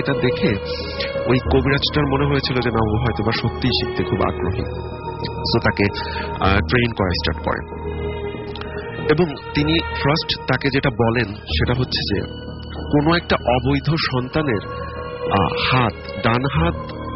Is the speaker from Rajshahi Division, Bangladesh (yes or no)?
no; Baliakandi, Dhaka Division, Bangladesh; now in Dhaka, Bangladesh; আমার গ্রামের বাড়ি রাজবাড়ির বালিয়াকান্দিতে ঘটা একটি ঘটনা